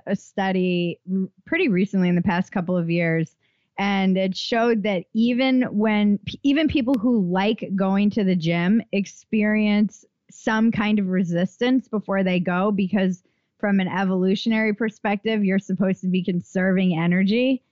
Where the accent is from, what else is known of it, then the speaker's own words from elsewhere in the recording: East Coast, United States; I come from the East Coast